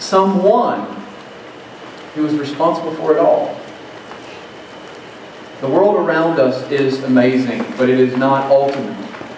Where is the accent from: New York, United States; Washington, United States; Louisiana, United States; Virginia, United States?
Louisiana, United States; I came from Louisiana, and to me, there's the sight of a bayou early in the morning, lined with cypress trees, just Spanish moss just hanging off them